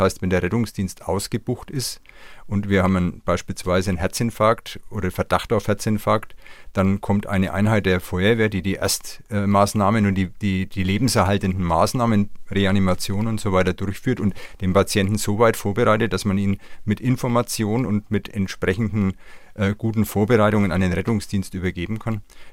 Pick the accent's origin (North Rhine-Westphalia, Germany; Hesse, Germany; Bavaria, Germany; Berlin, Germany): Bavaria, Germany; Nuremberg; Ich bin in Johannes aufgewachsen, mitten in Nürnberg letztlich.